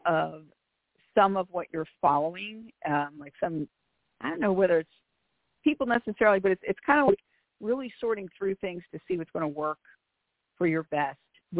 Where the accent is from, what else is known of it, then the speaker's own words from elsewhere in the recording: Philadelphia, Pennsylvania, United States; The second thing is I am from Philly, so I speak rather quickly.